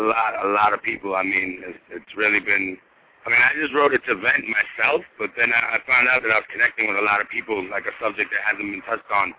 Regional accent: Cambridge, Massachusetts, United States; also born or lived in Boston / Lowell; Grew up in Cambridge. Then we moved out of there, you know, grew around all over the neighborhoods of Boston. Pretty much gypsy lifestyle, just bouncing from neighborhood to neighborhood. And ended up in Lowell for 8 years.

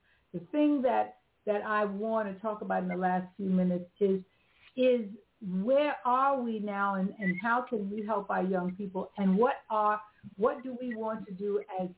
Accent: New York City, New York, United States; But I'm a native New Yorker. And that meant I was raised on in New York City.

